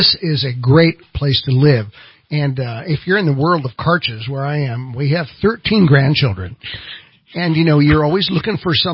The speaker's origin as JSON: {"language": "English", "town": "Lewiston", "region": "California", "country": "United States", "tie": "born or raised there", "said": "So we were camping in Lewiston, which is my hometown. I came from Trinity County."}